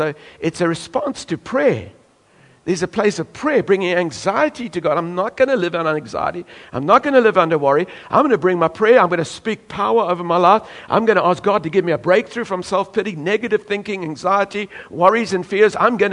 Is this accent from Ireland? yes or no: no; South Africa; now in Australia; When I grew up in South Africa, we had very little freedom, but we had lots of responsibility.